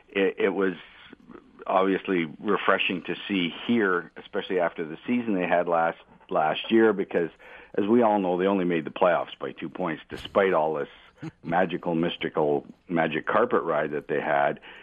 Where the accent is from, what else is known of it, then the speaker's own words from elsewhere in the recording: Winnipeg, Manitoba, Canada; I'm from Winnipeg. We don't wear cowboy boots.